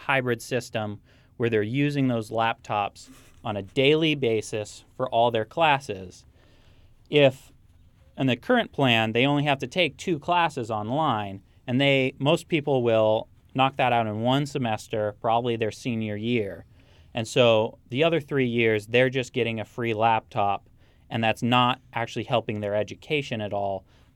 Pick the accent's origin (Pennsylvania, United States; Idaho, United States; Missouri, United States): Idaho, United States; Sandpoint; up where I grew up in Sandpoint